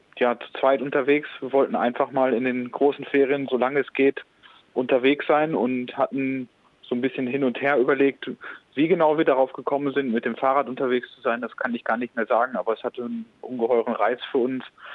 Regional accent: Iserlohn, North Rhine-Westphalia, Germany; Ich komme ursprünglich aus Iserlohn. Das ist so zwischen Sauerland und dem Ruhrgebiet.

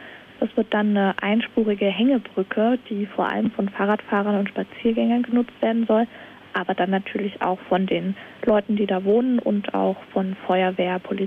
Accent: Thuringia, Germany; Und bei uns in Bad Harbert, wo ich ursprünglich herkomme

